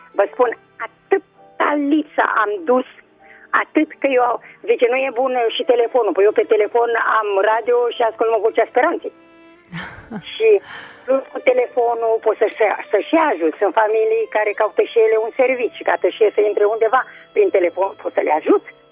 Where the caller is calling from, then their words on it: Craiova, Dolj, Romania; de la Craiova.